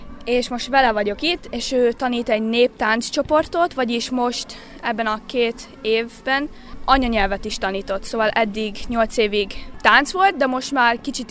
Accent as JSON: {"language": "Hungarian", "region": "Florida", "country": "United States", "tie": "born or raised there", "also_born_or_lived": "Philadelphia", "said": "És én ott születtem, és aztán úgy értem, Philadelphiában születtem, de elköltöztünk Floridába."}